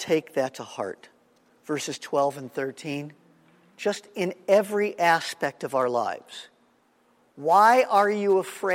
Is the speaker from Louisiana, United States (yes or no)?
no; Los Angeles, California, United States; I'm a kid from Los Angeles. What do I know about snares?